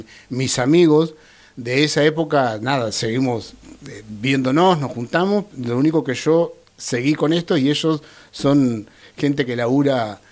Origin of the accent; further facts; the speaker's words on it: Puerto Madryn, Chubut, Argentina; born there; Bueno, nací en Puerto Madryn, 49 años ya, estoy ahí pisando los 50.